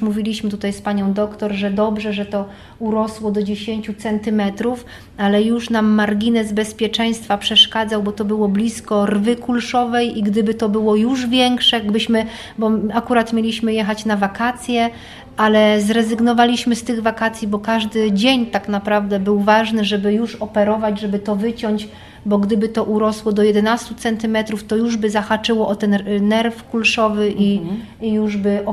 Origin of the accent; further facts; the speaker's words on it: Piła, Greater Poland Voivodeship, Poland; bo my jesteśmy z Piły